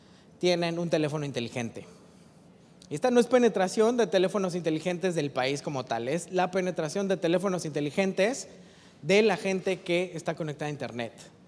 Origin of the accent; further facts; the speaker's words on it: Mexico; parte de las tendencias que nosotros tenemos como mexicanos, ¿no?, hoy en día.